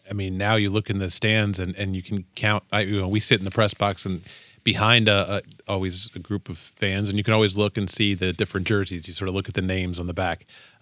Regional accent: Pennsylvania, United States; And we grew up outside Philly.

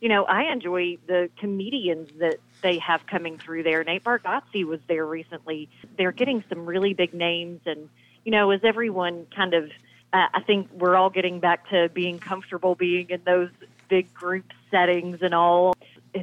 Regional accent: Lexington, Kentucky, United States; I grew up just outside of Lexington, but then also lived in Lexington for a year and a half as an adult.

